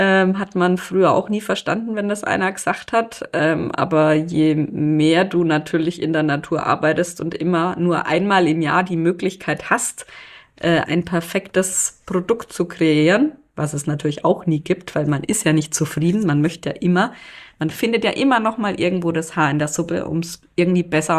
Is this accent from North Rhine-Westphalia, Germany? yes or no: no; Bavaria, Germany; also bei uns in Franken kann ich es ja an zwei Händen, wenn überhaupt, abzählen